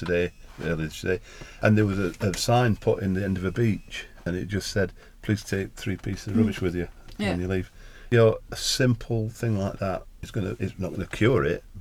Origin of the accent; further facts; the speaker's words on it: East Midlands, United Kingdom; I'm from the Peak District. And I'm really, really proud of saying, I know it quite well. I've been brought up within it.